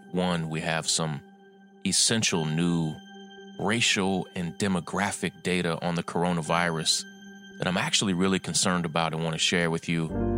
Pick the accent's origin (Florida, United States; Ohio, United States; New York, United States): New York, United States; Brooklyn; In my hometown, my home borough of Brooklyn